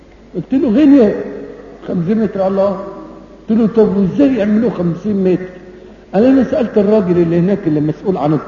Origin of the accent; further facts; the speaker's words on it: Egypt; وانا عشت وانا صغير متمتع بمصر دي متعة لا تتصوروها